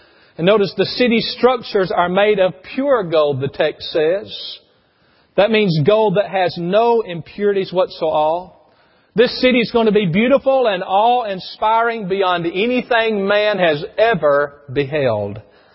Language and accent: English; Lawrenceburg, Tennessee, United States; I grew up in Lawrenceburg, Tennessee, which is meaningless, but there's a square there.